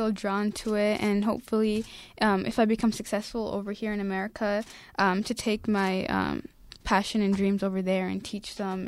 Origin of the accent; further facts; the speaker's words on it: Minnesota, United States; Yeah, I'm really used to the snow since I grew up in Minnesota.